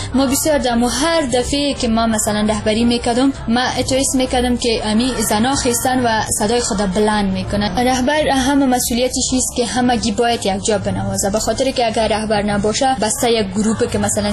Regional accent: Afghanistan; حتی باورشان نمیشد که ما از افغانستان هستیم

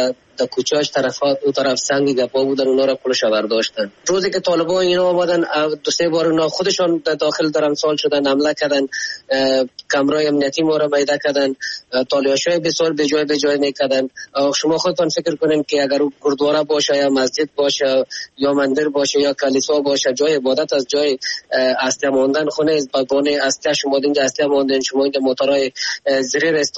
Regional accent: Afghanistan; ما خو افغان هستیم،

